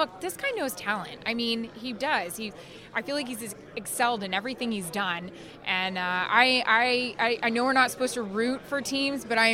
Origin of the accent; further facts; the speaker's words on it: Tampa, Florida, United States; Yeah, I'm from Tampa